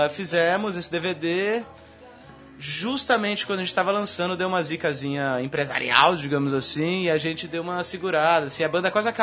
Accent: Cuiabá, Mato Grosso, Brazil; E a gente é de Cuiabá, que é um público muito aberto.

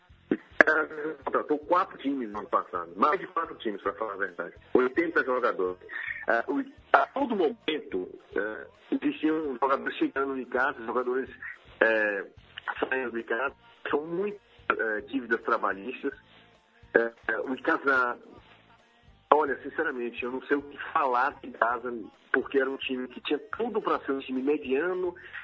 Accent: Aracati, Ceará, Brazil; só para falar que eu sou de Aracati.

